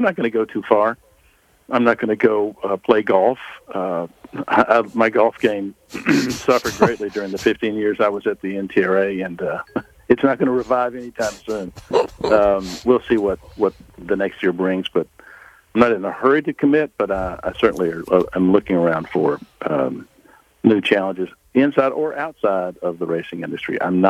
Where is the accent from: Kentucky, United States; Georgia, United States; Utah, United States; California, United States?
Kentucky, United States; Mayfield; I'm from Mayfield, and I was there this weekend